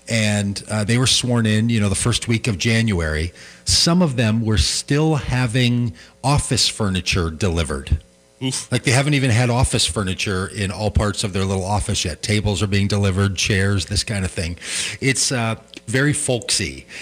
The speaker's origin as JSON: {"language": "English", "region": "Minnesota", "country": "United States", "said": "So, of course, I stopped him and said, well, hello, Minnesotan. I am too."}